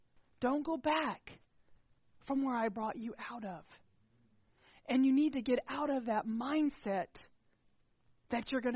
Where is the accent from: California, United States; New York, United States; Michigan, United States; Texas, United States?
Texas, United States; moved away; I'm from Texas. And I love Texas and I love heat. Okay? So I moved up here in 2001 and I hated it.